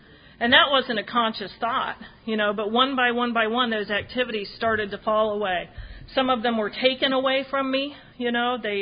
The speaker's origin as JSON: {"language": "English", "town": "Oxford", "region": "Ohio", "country": "United States", "tie": "born or raised there", "said": "You know, I grew up in a college town. I grew up in Oxford, Ohio, where Miami University is, and I was going to college football games as a 6- and 7-year-old."}